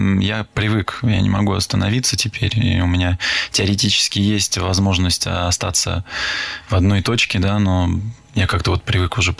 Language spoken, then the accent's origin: Russian; Paris, Île-de-France, France; я и француз, и русский одновременно, потому что я родился и вырос в Париже, но так как мама моя русская, отец француз, она хотела, чтобы я получил русский язык, русскую культуру